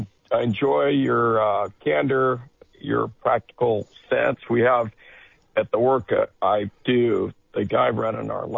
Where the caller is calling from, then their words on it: Watsonville, California, United States; I'm in Watsonville, Santa Cruz County.